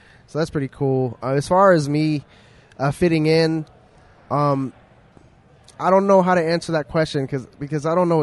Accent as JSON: {"language": "English", "region": "Pennsylvania", "country": "United States", "said": "Every time I come to the city, it's how people respond whenever I say I'm from Beaver County."}